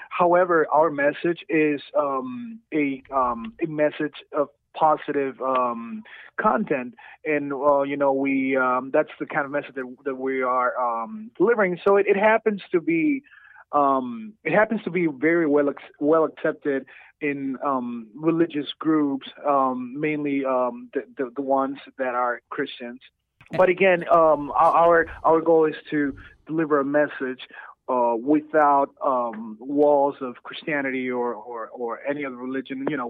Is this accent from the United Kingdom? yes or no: no; Ecuador; English is a second language; moved away as an adult; now in United States; Yes, I was born and raised in Ecuador, and I came to America when I was 19 years old.